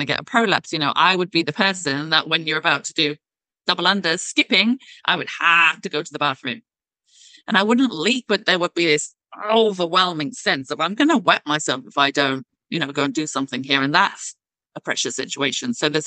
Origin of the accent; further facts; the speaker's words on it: United Kingdom; and I'm British.